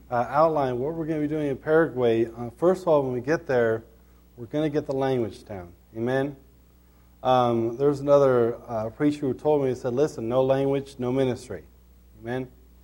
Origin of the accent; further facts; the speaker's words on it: Idaho, United States; You know, when I was growing up in Idaho, they passed a law that English was the official language in Idaho.